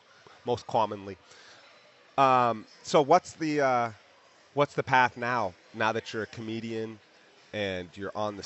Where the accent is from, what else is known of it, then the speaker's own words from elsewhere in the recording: Yellow Springs, Ohio, United States; I mean, the first time I met you was in Yellow Springs, which is my hometown.